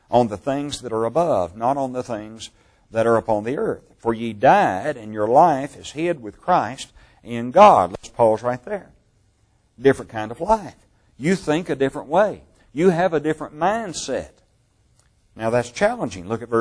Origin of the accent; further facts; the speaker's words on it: Kentucky, United States; most of you know that I grew up in Kentucky and we raised tobacco. That was our cash crop.